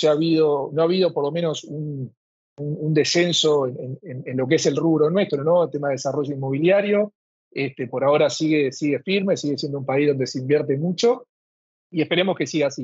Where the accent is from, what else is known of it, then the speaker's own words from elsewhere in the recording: Uruguay; now in Guayaquil, Ecuador; Yo soy uruguayo, pero como te decía, ya hace casi 10 años que estoy viviendo aquí en Guayaquil, en Ecuador